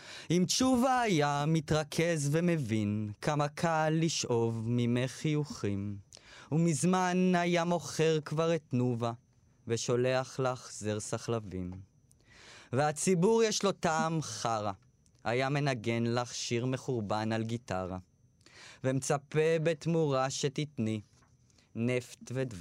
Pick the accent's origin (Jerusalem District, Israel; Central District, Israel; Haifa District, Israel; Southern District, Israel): Haifa District, Israel; Nesher; אני עליתי לארץ. אני מהפריפריה, נולדתי, כאילו גדלתי בנשר.